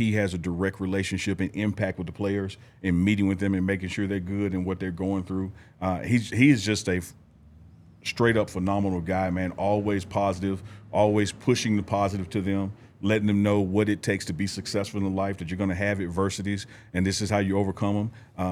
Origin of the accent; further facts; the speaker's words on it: Mississippi, United States; I am a brother from Mississippi.